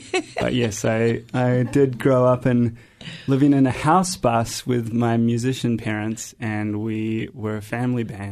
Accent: New Zealand; moved away as an adult; also born or lived in Australia; now in United States; No, I grew up in New Zealand. Yeah. And I also lived in Australia for a long time.

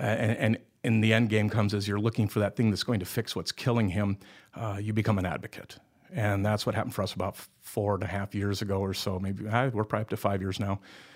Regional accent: South Dakota, United States; One, this is my home, too. I'm born and raised in South Dakota. This is a great place to be.

